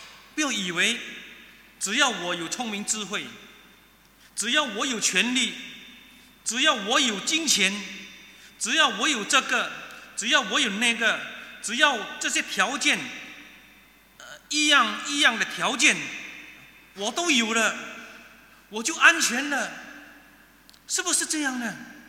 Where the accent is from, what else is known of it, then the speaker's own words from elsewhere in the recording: Singapore; 我就是新加坡人，很典型的新加坡人。